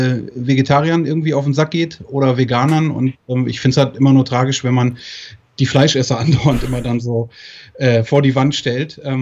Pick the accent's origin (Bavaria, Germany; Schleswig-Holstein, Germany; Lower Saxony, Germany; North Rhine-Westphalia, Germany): North Rhine-Westphalia, Germany; Moers; Ich komme aus Moers vom Niederrhein. Mhm. Und ich bin 42 Jahre alt